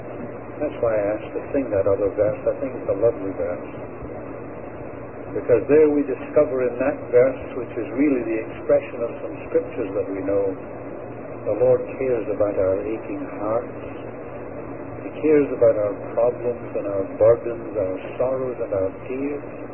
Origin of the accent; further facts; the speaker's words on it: Scotland, United Kingdom; I guess because I'm a Scot, I don't look at the windows.